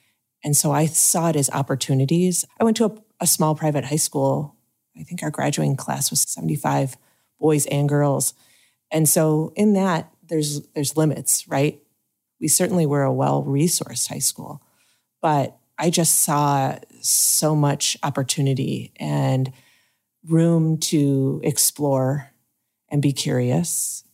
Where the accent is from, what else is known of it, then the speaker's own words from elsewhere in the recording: Michigan, United States; I'm from Michigan.